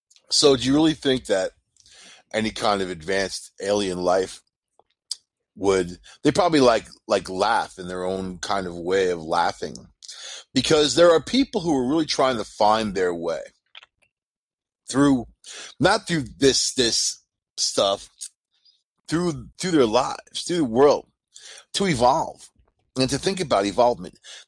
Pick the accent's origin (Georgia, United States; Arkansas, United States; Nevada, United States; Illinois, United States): Nevada, United States; Being I'm from Nevada and Area 51 is my backyard full of stuff.